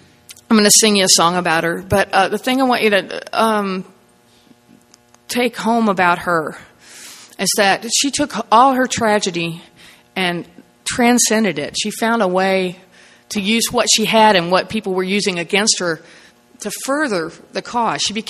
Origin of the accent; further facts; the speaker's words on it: South Carolina, United States; And I'm from South Carolina, so if you all feel like wooing at any point, that will help me.